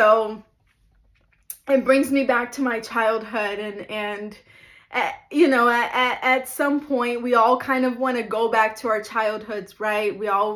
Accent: Brazil; English is a second language; I am originally from Brazil. I am Brazilian

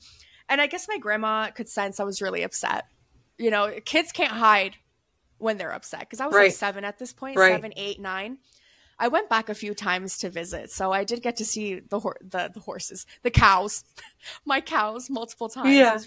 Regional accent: United States; I'm so American. I freaking love burgers. And I remember I went to Colombia, which is my mom's native country.

